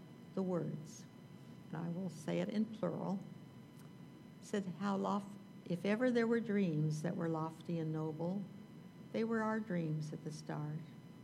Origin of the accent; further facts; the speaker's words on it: Kansas, United States; now in Texas, United States; Little girl growing up in Kansas, and I never dreamed where God would take me.